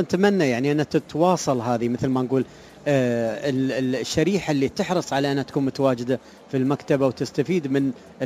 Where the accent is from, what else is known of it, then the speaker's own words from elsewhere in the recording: Dubai, United Arab Emirates; مكتبات بشكل عام عندنا في دبي